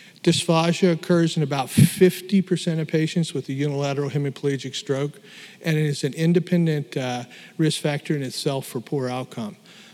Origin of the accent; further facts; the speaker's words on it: Appalachia, United States; Southeastern, which I'm always say I can say that because I'm Appalachian American, is that our diet has been very, very difficult